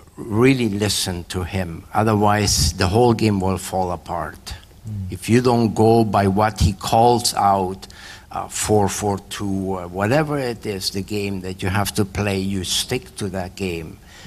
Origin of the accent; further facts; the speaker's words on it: Argentina; moved away; Well, I grew up in Argentina, he says. 12 million people in the city.